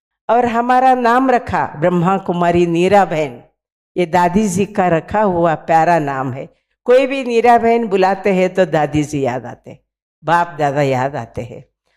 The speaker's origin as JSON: {"language": "Hindi", "region": "Karnataka", "country": "India", "tie": "born or raised there", "said": "गुलबर्गा के हमारे गांव में आए"}